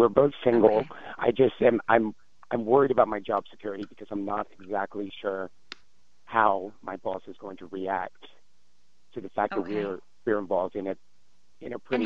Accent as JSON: {"language": "English", "town": "New Brunswick", "region": "New Jersey", "country": "United States", "said": "I'm from New Brunswick, New Jersey, and I need some advice about a relationship that's happening in my workplace."}